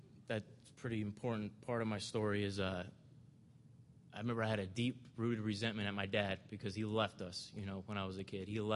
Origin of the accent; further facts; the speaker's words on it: New Jersey, United States; born there; You know, I was born in New Jersey in 1984 to two loving parents.